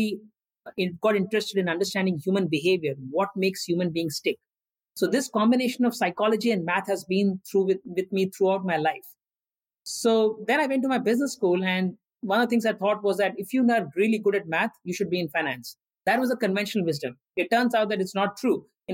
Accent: India; In growing up in India in the 80s and 90s was very different.

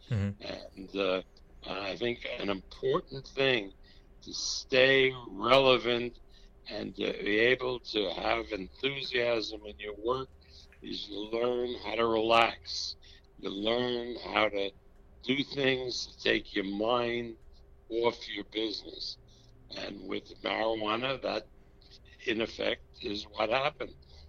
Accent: Las Vegas, Nevada, United States; I come from Las Vegas. I spend a lot of time in California, both states, Nevada and California.

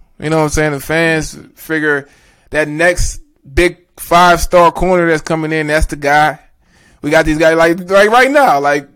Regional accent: Florida, United States; Like, I'm from Florida. I'm cold.

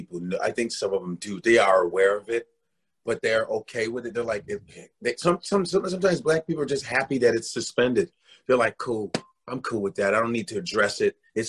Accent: Chicago, Illinois, United States; Like, I grew up in Chicago, so when I was around, I used to see Michael Jordan, like, in the streets at parties, in his prime.

